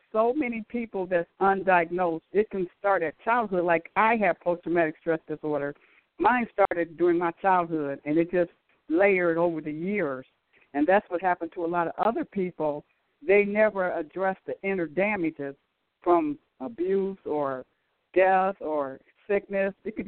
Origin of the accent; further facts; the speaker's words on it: Akron, Ohio, United States; And I'm from Akron, Ohio.